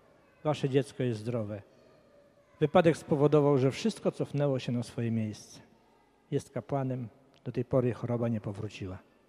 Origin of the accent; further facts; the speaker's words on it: Biała Podlaska, Lublin Voivodeship, Poland; Moja kochana żona Jasia … Jesteśmy z Białej Podlaskiej.